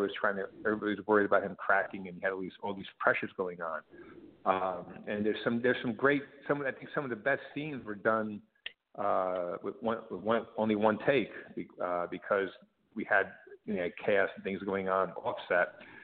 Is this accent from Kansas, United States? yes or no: no; Brooklyn, New York, United States; I grew up in Brooklyn, and my dad hung out with guys like that.